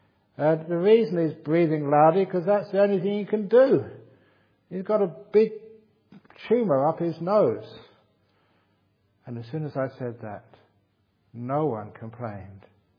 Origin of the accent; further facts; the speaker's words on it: London, United Kingdom; I was from London.